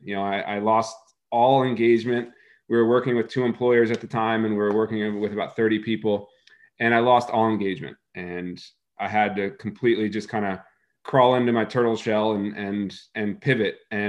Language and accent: English; Pennsylvania, United States; So I grew up in Pennsylvania, you know, meat and potatoes area